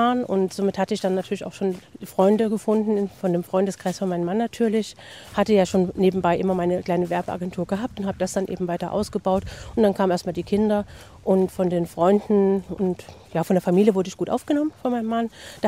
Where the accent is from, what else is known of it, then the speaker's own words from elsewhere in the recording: Hesse, Germany; also born or lived in Chemnitz; Ich bin in Karl-Marx-Stadt geboren, dem heutigen Chemnitz. Und meine Eltern, die sind direkt nach der Wende, sind die in den Westen gegangen, nach Hessen gezogen und haben uns Kinder dann mitgenommen.